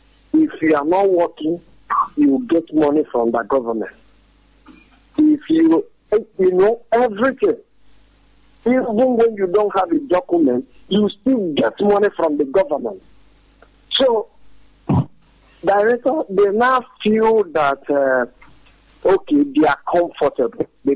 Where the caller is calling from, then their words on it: Vienna, Austria; I am calling from Vienna, Austria again.